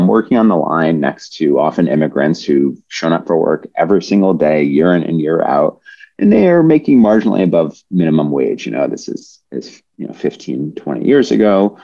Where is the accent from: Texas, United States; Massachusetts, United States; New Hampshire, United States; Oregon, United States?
Massachusetts, United States; But the real look happened was that I'm from Massachusetts